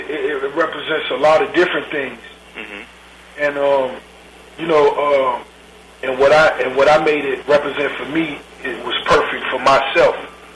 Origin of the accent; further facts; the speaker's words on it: Miami, Florida, United States; I see different parallels from stories I've seen in the streets growing up in Miami.